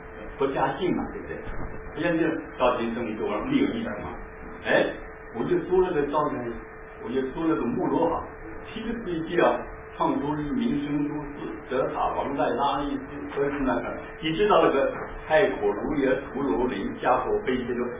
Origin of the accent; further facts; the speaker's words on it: China; now in United States; 我们中国人讲这个 family 家庭啊，